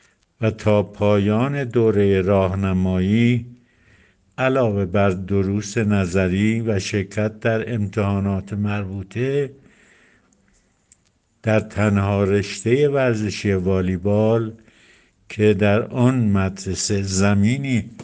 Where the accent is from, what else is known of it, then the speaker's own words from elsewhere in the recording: Isfahan, Iran; در سال 1316 در شهر شهید پرور اصفهان متولد شدم.